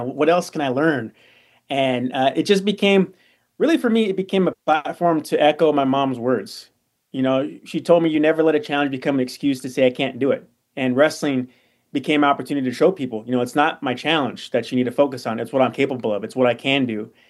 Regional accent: California, United States; born there

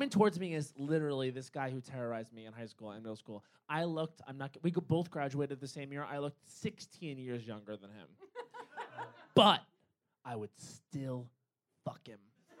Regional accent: New York, United States; Really, I'm from Long Island, so it's true trash, hon.

